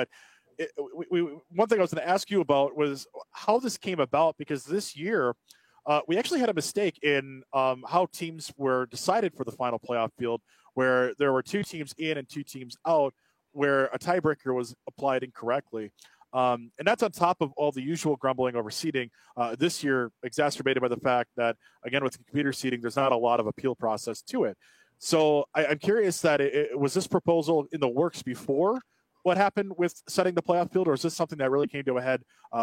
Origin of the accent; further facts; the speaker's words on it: Cadott, Wisconsin, United States; is playing the hits from my hometown of Kidott, Wisconsin, right here.